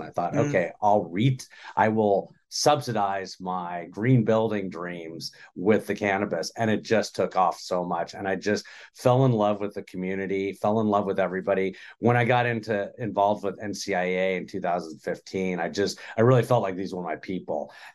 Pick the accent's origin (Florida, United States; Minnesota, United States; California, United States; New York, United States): California, United States; Los Angeles; Yes, I'm from Los Angeles